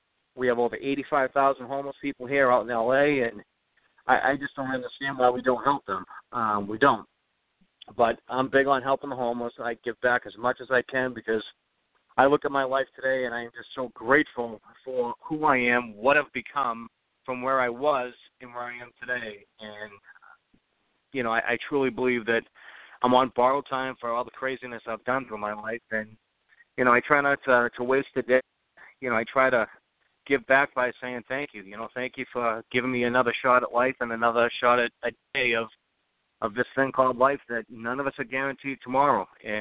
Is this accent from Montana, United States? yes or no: no; Boston, Massachusetts, United States; I'm from Boston, and I'm a Dodgers fan.